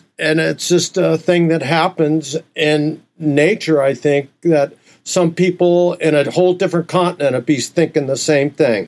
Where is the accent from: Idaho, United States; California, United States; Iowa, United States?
California, United States; Huntington Beach; Like I said, I grew up on Huntington Beach